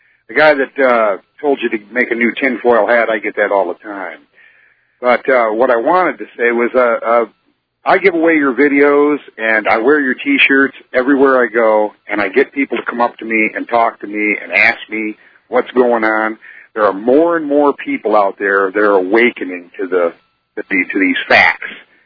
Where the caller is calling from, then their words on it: Bridgewater, Michigan, United States; Bridgewater, Michigan.